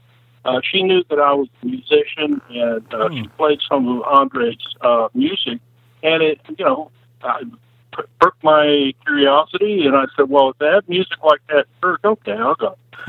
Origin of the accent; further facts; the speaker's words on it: California, United States; Well, I'm 67 years old. I grew up in California, went in the Navy during the Vietnam War.